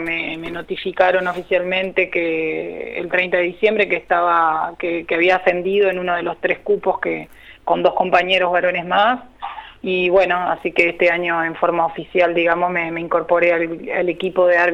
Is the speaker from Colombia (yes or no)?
no; Pan de Azúcar, Maldonado, Uruguay; mi familia toda vive allá, o sea, yo acá vivo con mi esposo y mi nena, pero la familia vive toda en Maldonado, en Pan de Azúcar.